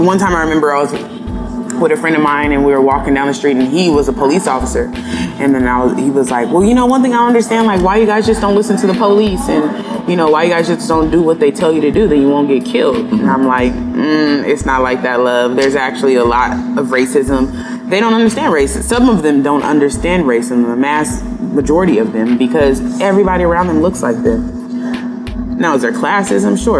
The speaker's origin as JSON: {"language": "English", "town": "San Diego", "region": "California", "country": "United States", "tie": "born or raised there"}